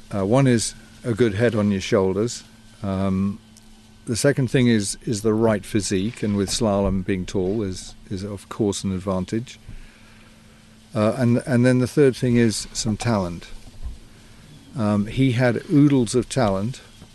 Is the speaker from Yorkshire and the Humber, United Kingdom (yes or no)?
yes; Yorkshire and the Humber, United Kingdom; Well, not so much. I'm from Yorkshire.